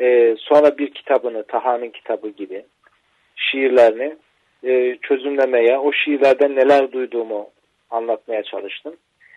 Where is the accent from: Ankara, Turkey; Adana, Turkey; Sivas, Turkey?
Sivas, Turkey; born there; Sivas doğumluyum. 61, epeyce eskidi bizim kimliğimiz. 60 yaşını doldurduk.